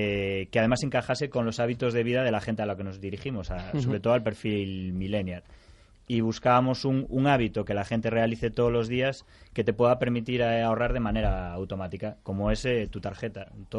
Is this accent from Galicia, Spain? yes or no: yes; Galicia, Spain; con un fondo de capital riesgo de ahí, de mi tierra, de Galicia